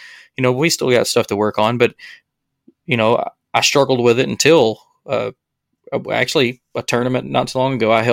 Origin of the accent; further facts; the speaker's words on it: Alabama, United States; I don't mind a Southern draw. I'm from Alabama.